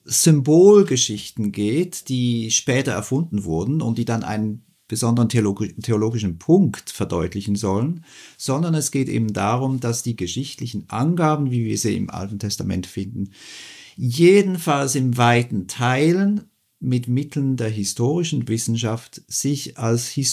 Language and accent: German; Switzerland; ich bin Schweizer